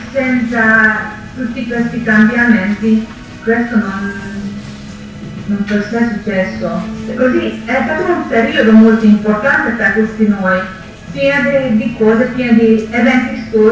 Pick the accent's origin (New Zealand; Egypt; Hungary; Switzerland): Hungary; vengo dall'Ungheria, dove sono nata 32 anni fa.